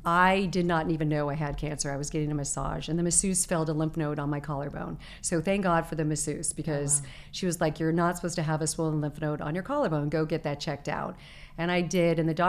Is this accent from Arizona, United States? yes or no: yes; Arizona, United States; I was growing up in Arizona